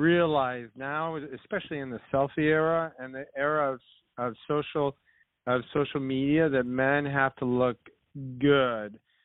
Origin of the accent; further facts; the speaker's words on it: Iowa, United States; now in New York, United States; I mean, I came from Iowa, and I've been in New York since right around before 2000.